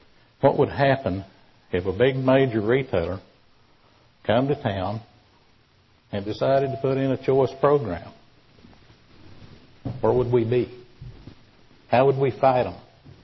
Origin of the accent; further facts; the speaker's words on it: Oklahoma, United States; Welcome to Oklahoma. We are from Oklahoma.